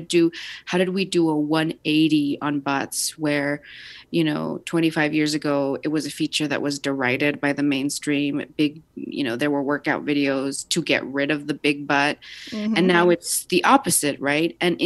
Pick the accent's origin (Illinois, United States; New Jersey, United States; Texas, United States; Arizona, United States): Texas, United States; El Paso; also born or lived in Ciudad Juarez, Mexico; growing up on the border, growing up in El Paso and Ciudad Juarez